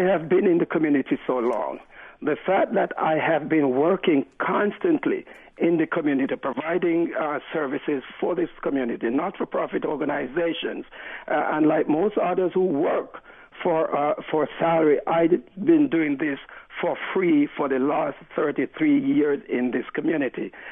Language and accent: English; Jamaica; now in Brooklyn, United States; Brian, 33 years ago, I immigrated to Brooklyn from Jamaica, West Indies. And for the last 33 years, I have been living in the East Flatbush area.